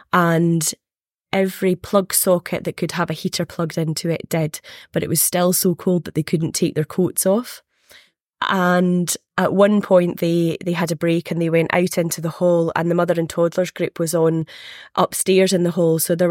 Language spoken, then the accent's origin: English; Wigtown, Scotland, United Kingdom; born there; I was born in Wigtown in the mid-80s, and I remember the closure of Bladnoch Creamery and Bladnoch Distillery